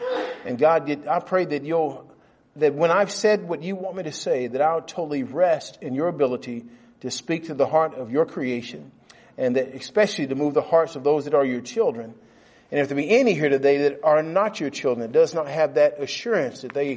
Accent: United States; now in Canada; I'm originally from the United States.

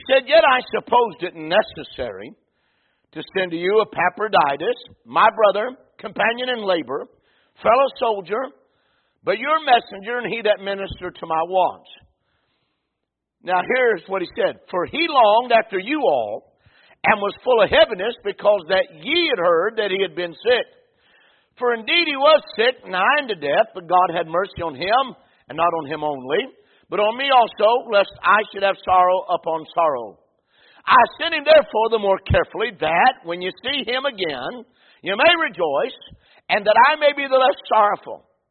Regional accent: Ohio, United States; I was about 14. And I was raised in Ohio.

